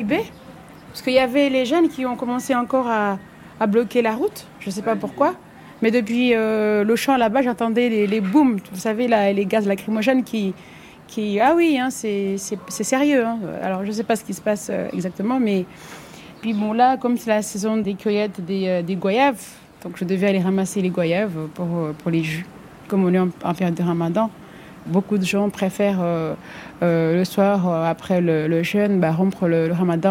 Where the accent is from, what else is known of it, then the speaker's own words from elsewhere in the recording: France; Je suis française et je suis fière de l'être.